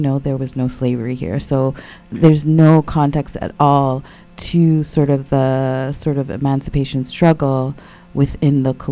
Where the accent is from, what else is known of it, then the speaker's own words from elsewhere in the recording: Canada; growing up in Canada, and also being, Bajan descent